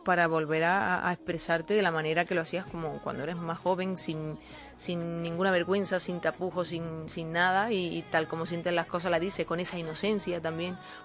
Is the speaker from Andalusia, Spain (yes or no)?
yes; Córdoba, Andalusia, Spain; also born or lived in Almería; Córdoba, Andalucía, también me siento almeriense, que también he estado 10 años viviendo allí.